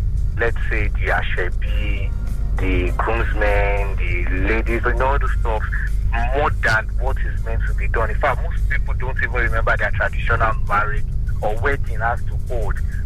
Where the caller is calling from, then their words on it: Ikeja, Lagos, Nigeria; I'm calling from Ikwaja.